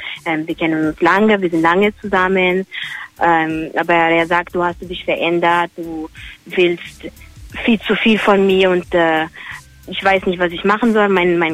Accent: Cologne, North Rhine-Westphalia, Germany; Ich komme aus Köln.

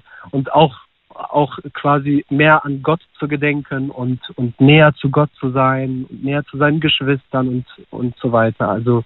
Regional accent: Morocco; Also bei uns, ich komme nämlich aus Marokko

